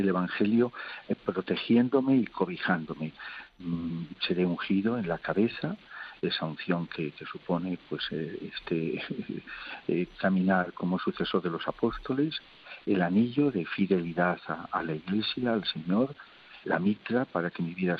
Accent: Villanueva de Alcaudete, Castilla-La Mancha, Spain; mi pueblo, es el patrono, San Jorge, Villanueva de Alcaldete

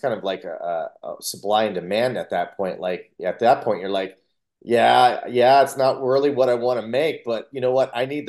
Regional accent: Long Beach, California, United States; I grew up in the Southern California area, and I grew up in Long Beach, and I love Long Beach so much.

